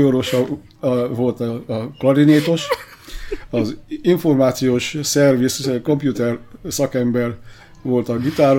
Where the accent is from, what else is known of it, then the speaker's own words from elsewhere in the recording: Budapest, Hungary; moved away as an adult; now in Canada; szerencsére szülővárosomba, ami most a 22. kerület, volt egy zeneiskola